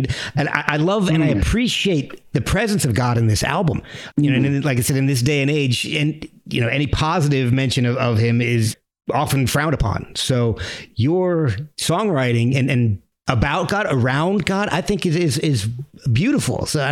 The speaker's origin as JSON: {"language": "English", "region": "New Jersey", "country": "United States", "tie": "born or raised there", "said": "I lived about an hour outside of Philadelphia when I grew up in New Jersey"}